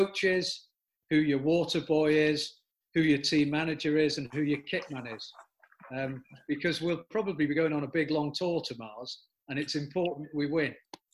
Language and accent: English; England, United Kingdom; I'm as English as they come